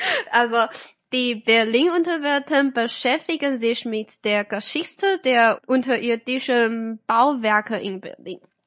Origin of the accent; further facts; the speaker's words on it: Kaohsiung, Taiwan; German is a second language; Also ich komme aus Kaohsiung und die Städte in Deutschland sind ziemlich unterschiedlich von Taiwan-Städten